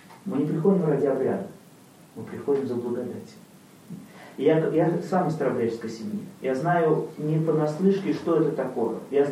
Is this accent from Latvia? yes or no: yes; Latvia; Ну, я сам из Латвии